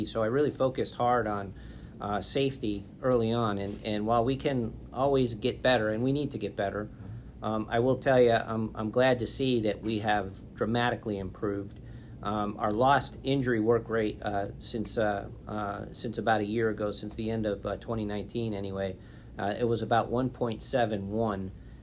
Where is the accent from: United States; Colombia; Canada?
United States; Buffalo, New York; born there; also born or lived in San Diego; I lived in San Diego for 14 years, and even though I was born in Buffalo, New York, my blood thinned out quite a bit.